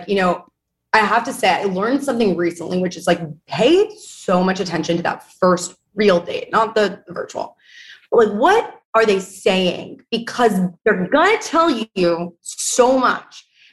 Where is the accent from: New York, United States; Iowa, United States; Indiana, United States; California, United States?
New York, United States; New York City; I grew up like born and raised in New York City. My mom is an immigrant from Argentina.